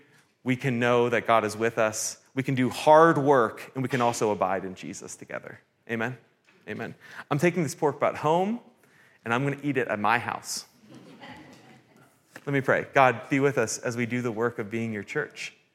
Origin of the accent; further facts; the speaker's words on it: Pennsylvania, United States; I have older siblings and I grew up in Western Pennsylvania.